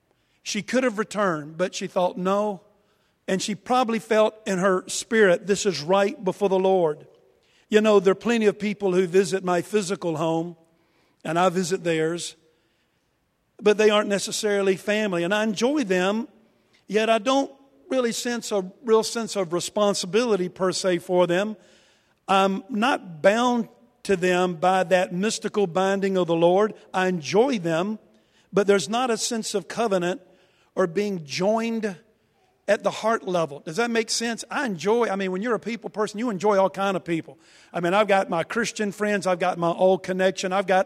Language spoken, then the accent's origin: English; Wilson, North Carolina, United States; now in Chapel Hill, United States; It was so real that I moved all the way from Wilson, North Carolina, where I grew up, to Chapel Hill, just in order to be with the people I knew I was supposed to walk with.